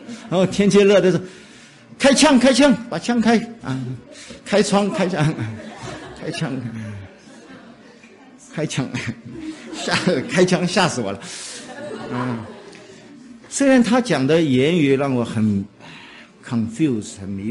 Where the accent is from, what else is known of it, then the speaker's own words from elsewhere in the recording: Shanghai, China; 上海是我的故乡